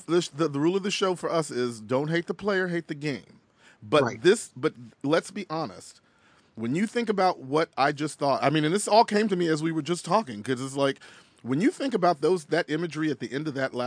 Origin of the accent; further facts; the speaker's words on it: Texas, United States; I am from Texas. I remember, you know, that's the same state that they dragged that poor black man on the back of that truck.